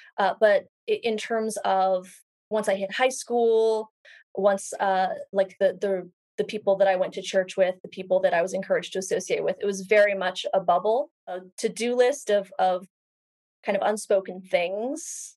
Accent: Salt Lake City, Utah, United States; also born or lived in Los Angeles; I grew up in Salt Lake City. I am on one side third generation Mormon, and on the other side, I think fourth generation or fifth, depending on who you ask. I lived in LA for a long time, and I recently moved back to Salt Lake City.

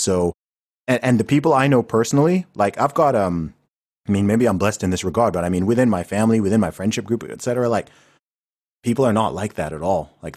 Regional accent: United Kingdom; I'm British

